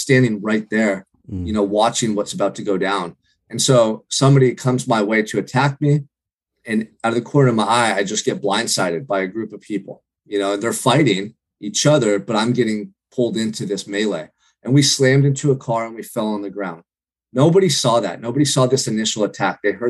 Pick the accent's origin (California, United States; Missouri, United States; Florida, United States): California, United States; Santa Barbara; growing up in Santa Barbara, there was opportunities in abundance. You know, there's a lot of wealth here, a lot of influential people.